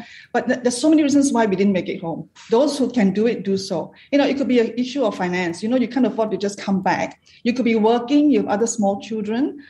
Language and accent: English; Malaysia; I'm a Malaysian father.